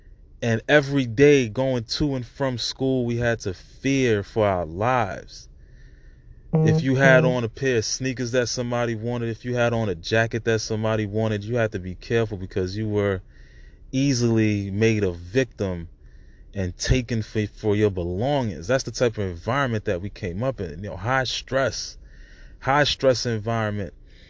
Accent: Brooklyn, New York, United States; You know, I grew up in Brooklyn, New York, at a time. I was born in the 80s, and the time that I was 15 years old, I started my business.

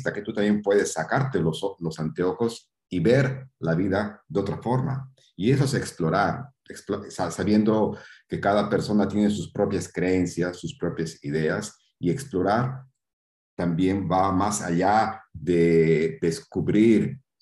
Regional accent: Bolivia; Yo nací en Bolivia, Sudamérica, me crié allá, todo eso.

